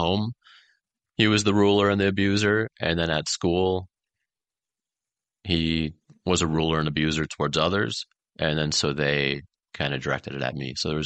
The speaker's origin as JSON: {"language": "English", "town": "Sabika", "region": "Minnesota", "country": "United States", "tie": "born or raised there", "said": "I grew up in a small town in Minnesota named Sabika. There's 600 people there."}